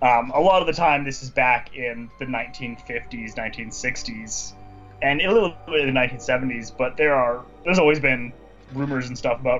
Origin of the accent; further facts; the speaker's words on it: Canada; I'm a Canadian, so I'm not an American